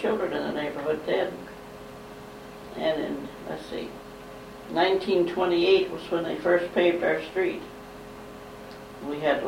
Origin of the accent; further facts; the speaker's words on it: Redford, Michigan, United States; born there; I was born in Redford, Michigan, July 5th, 1915, on a farm that … owned on Grand River, right across from Grand Lawn Cemetery.